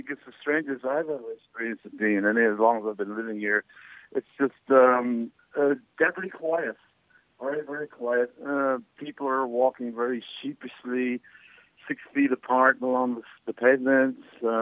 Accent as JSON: {"language": "English", "town": "Wexford", "region": "Leinster", "country": "Ireland", "lives_now": "New York, United States", "said": "Yes, I'm from Wexford Town."}